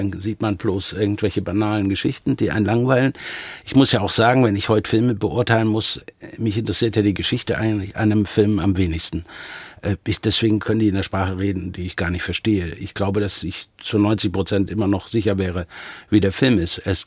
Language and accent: German; Bavaria, Germany; born there; Also, geboren bin ich in Oberbayern.